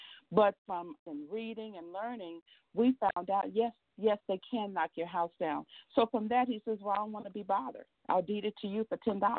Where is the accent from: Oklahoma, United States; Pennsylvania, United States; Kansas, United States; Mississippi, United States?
Mississippi, United States; Who is also from Mississippi. So we're just two country bumpkins